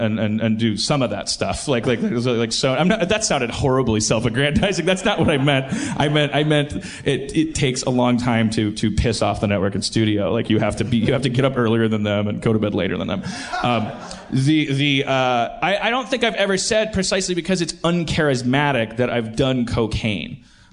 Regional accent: Milwaukee, Wisconsin, United States; accent: Milwaukee; did you hear my little Milwaukee accent? Most of the time, Pittsburgh's bringing it out of me.

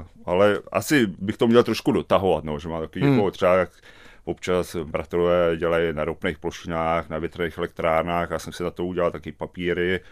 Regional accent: Borová, Pardubice Region, Czechia; já jsem vyrůstal vlastně na statku Borova u Poličky na samotě

